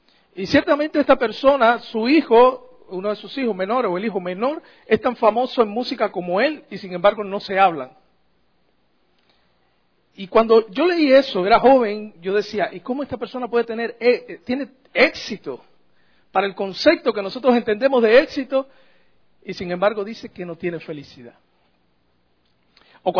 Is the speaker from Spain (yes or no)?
no; Cuba; de por sí los cubanos hablamos rápido. Dicen allá en mi tierra, los orientales hablamos cantando.